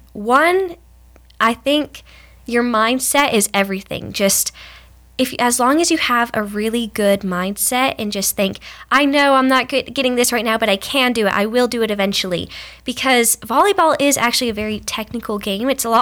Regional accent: Jasper, Tennessee, United States; Hey y'all … I am a senior and I'm from Jasper, Tennessee.

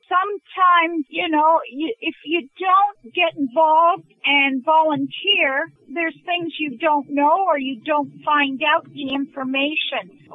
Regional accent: Ontario, Canada; came back to Ontario because I'm from Ontario. I love Ontario. Well, I met somebody from Norfolk County and I moved here 2005.

